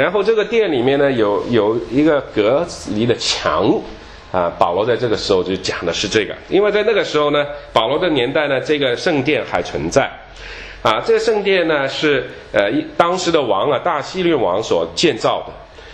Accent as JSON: {"language": "Chinese", "region": "Shanghai", "country": "China", "tie": "born there", "said": "有些想起我在上海出生，我在上海的经常都听说以前就是上海是有租界的时候"}